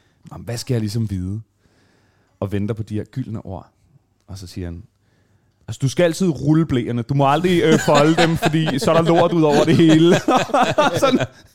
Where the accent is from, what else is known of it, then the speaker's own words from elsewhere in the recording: Alling, Central Denmark Region, Denmark; Det er jo så den lærte jeg tidligt hjemme i Alling.